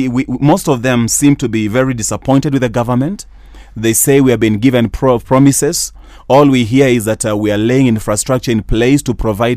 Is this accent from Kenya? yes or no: yes; Kenya; You know, when people tell you, as a Kenyan, I'm supposed to vote and express my wishes through my vote.